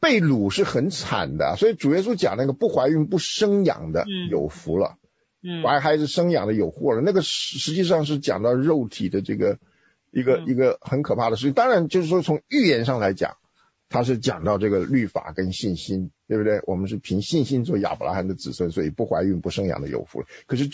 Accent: China

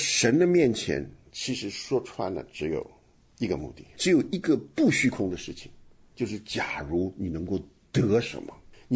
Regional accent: China

